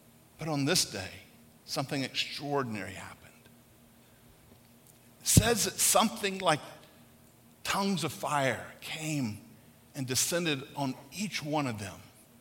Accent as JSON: {"language": "English", "region": "South Carolina", "country": "United States", "tie": "born or raised there", "said": "I grew up in South Carolina, and I remember growing up, my uncle had a farm."}